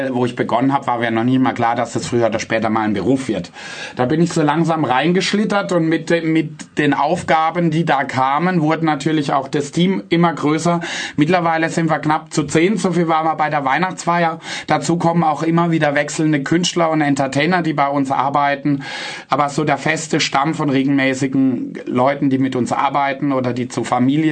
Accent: Freiburg, Baden-Württemberg, Germany; eine Stunde, beziehungsweise anderthalb durch Freiburg, zeige ihnen meine Heimat

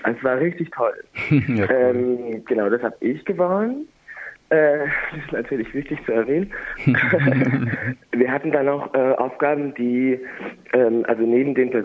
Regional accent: Germany; now in Berlin, Germany; ich komme ja aus Deutschland und hatte mir überlegt, also ich wusste nicht so recht, was ich machen sollte, weil ich wollte nicht in Lederhosen kommen, weil ich erstens nicht aus Bayern komme und zweitens wohne ich in Berlin

